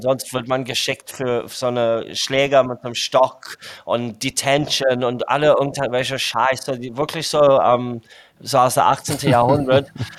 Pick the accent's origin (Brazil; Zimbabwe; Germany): Zimbabwe; German is a second language; Und ich bin dann in Zimbabwe aufgewachsen, in Afrika.